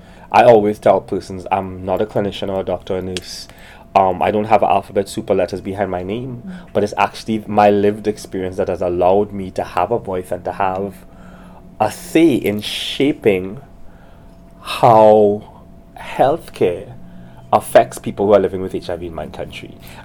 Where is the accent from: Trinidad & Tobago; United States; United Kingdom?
Trinidad & Tobago; So I'm originally from Trinidad.